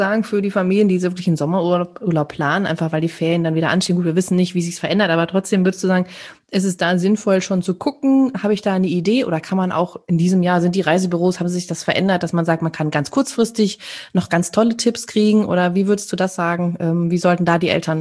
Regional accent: North Rhine-Westphalia, Germany; Also wir kommen ja aus dem Sauerland

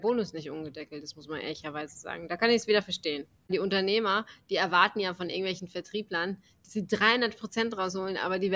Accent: North Rhine-Westphalia, Germany; now in Freiburg, Germany; ich komme ja aus NRW, bin aber nach Freiburg gezogen

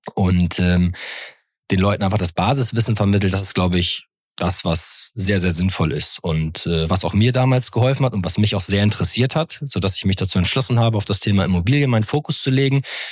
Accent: Northern Germany, Germany; born there; now in Cologne, Germany; gebürtig aus dem Norden Deutschlands, wo man Moin zur Begrüßung und auch gerne mal Moin am späten Abend noch sagen kann. Wohne mittlerweile im wunderschönen Köln, bin hier sehr heimisch

